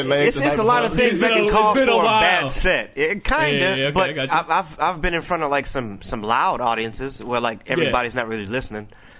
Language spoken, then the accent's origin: English; Lansing, Michigan, United States; No, I'm actually from Lansing, Michigan.